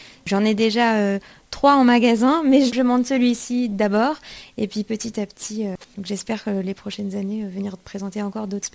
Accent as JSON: {"language": "French", "region": "south of France", "country": "France", "said": "même pour moi en tant que sudiste que j'ai rencontré. J'ai été obligée de partir à Paris pour monter mon spectacle."}